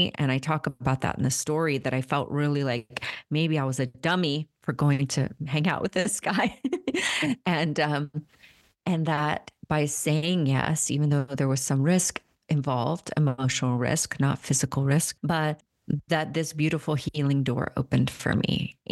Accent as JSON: {"language": "English", "town": "Marietta", "region": "Georgia", "country": "United States", "tie": "born or raised there", "said": "You know, I grew up in Marietta, Georgia. People would come to our house and, you know, we were spiritual"}